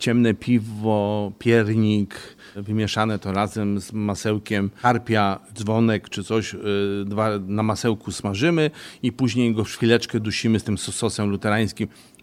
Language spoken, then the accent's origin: Polish; Lądek-Zdrój, Lower Silesian Voivodeship, Poland; Ja pochodzę z Lądka